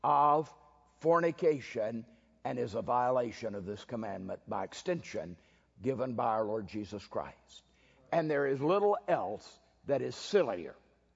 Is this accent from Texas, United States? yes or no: yes; Texas, United States; I am Irish Texan. And so my native intuition is to wring your neck, but that doesn't make it right.